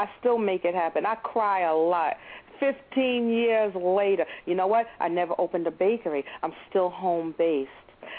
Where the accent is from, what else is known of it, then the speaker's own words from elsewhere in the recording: Brooklyn, New York, United States; accent: Brooklyn accent; I have a Brooklyn accent that follows me everywhere I go.